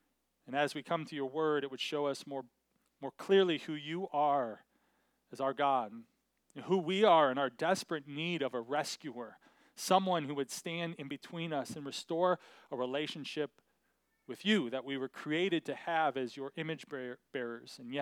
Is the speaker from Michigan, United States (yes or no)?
yes; Michigan, United States; I grew up in Michigan cheering for Michigan Wolverines